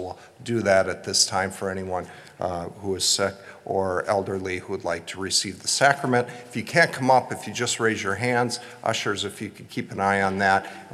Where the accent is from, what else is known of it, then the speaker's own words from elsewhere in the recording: Minneapolis, Minnesota, United States; a card group that I had growing up in the Twin Cities